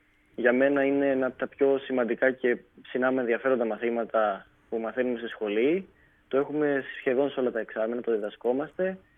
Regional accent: Rethymno, Crete, Greece; Είμαι από το Ρέθυμνο, από το νότιο Ρέθυμνο, την όμορφη περιοχή του Πλακιά. Ρέβελη, αν έχετε ακούσει, το Φιλικόδασο, το περίφημο, από εκεί πέρα.

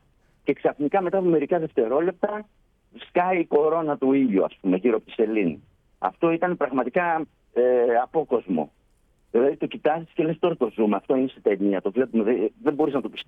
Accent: Winnipeg, Manitoba, Canada; Και όταν ακούγανε Καναδά, ας πούμε, ή κατά το Γούνιπεκ και τη Μανιτόπα, δεν ξέρουν τίποτα.

